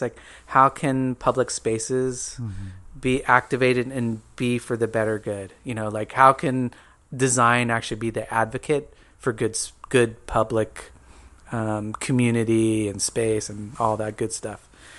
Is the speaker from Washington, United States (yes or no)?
no; San Diego, California, United States; Because I grew up in San Diego and I had that experience at Berkeley, it's like I had to go somewhere else.